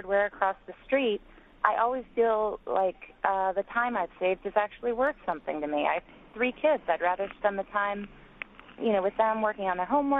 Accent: Michigan, United States; in my former life, I guess, when I grew up in Michigan, we would shop at big box stores.

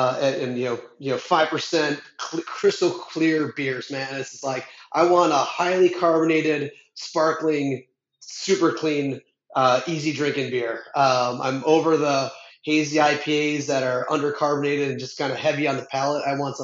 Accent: Minnesota, United States; like I'm from Minnesota, you know, I go to Minnesota and there's like, you know, 7 or 8 great craft distilleries there.

